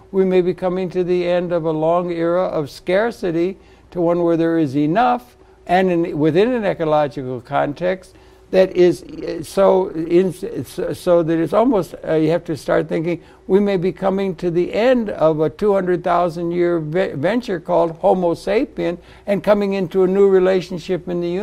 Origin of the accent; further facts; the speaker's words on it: Detroit, Michigan, United States; I'm from Detroit. They had labor unions developing, and people got off the farm